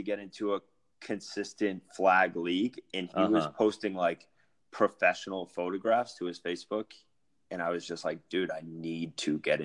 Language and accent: English; Canada; No, I'm French Canadian.